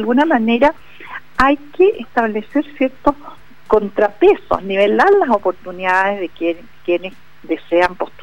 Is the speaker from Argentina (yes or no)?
no; Chile; hay que confiar que como chilenos tenemos talentos que pueden estar ocultos